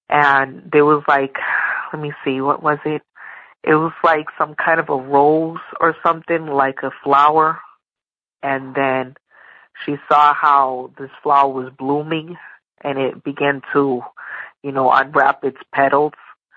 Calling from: Massachusetts, United States; I'm from Massachusetts. I'm calling to share with you a story.

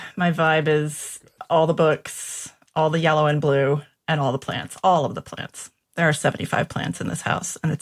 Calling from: Birmingham, West Midlands, United Kingdom; I am joining you from Birmingham, England, original Birmingham … Birmingham.

